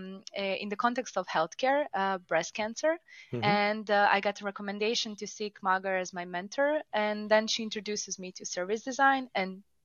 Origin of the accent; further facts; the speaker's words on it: City of Zagreb, Croatia; English is a second language; I'm from Croatia. I'm an experience designer, currently located in Zagreb